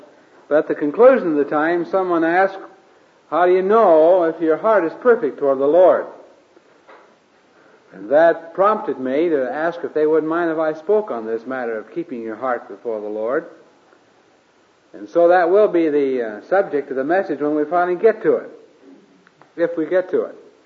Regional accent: Iowa, United States; I grew up and out in Iowa, in the corn state. You can probably tell I'm corn-fed. Grew up on a farm out there.

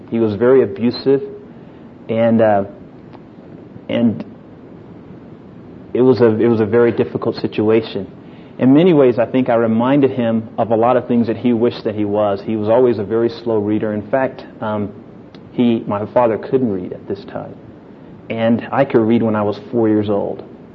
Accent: Birmingham, Alabama, United States; born there; I was born in Birmingham, Alabama, during the height of the Civil Rights Movement. And I was born there.

